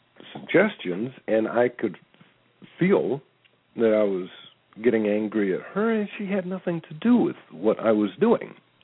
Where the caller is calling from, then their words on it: Brooksville, Florida, United States; I'm calling from Brooksville down here in Florida.